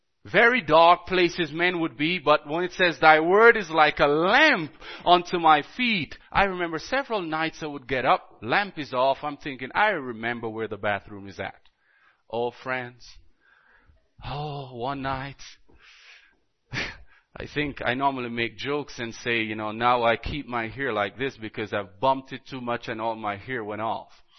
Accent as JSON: {"language": "English", "country": "Jamaica", "tie": "born or raised there", "also_born_or_lived": "Dominican Republic", "said": "I grew up in Jamaica. I remember lamps."}